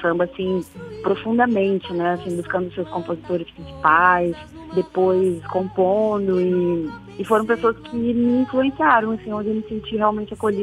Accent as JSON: {"language": "Portuguese", "town": "Santa Maria", "region": "Rio Grande do Sul", "country": "Brazil", "tie": "born or raised there", "also_born_or_lived": "Frederico Westphalen", "said": "E me mudei com a família, né? Meus pais, eu tinha um aninho ainda. Eu e meu irmão pequeno também fomos para Santa Maria. Então, a minha cidade do coração, a cidade onde eu fui criada."}